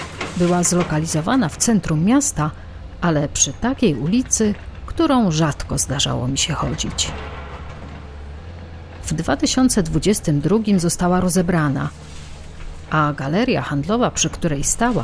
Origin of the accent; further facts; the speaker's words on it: Jelenia Góra, Lower Silesian Voivodeship, Poland; Ja zdążyłam jeszcze podczas studiów odjeżdżać ze Świebodzkiego do rodzinnej Jeleniej Góry.